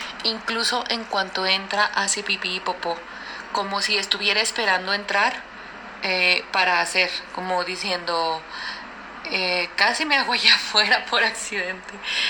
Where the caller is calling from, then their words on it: Mexico; Hola, somos de México.